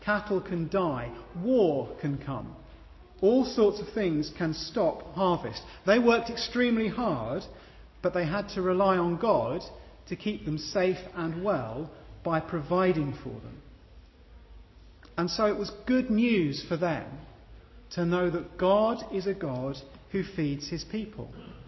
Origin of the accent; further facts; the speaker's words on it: London, United Kingdom; I grew up in North London